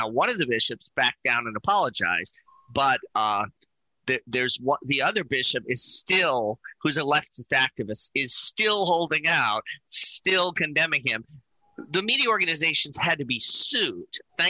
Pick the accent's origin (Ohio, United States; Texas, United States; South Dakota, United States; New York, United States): New York, United States; Astoria; I'm from Astoria, Queens, like you, so it makes me sort of a realist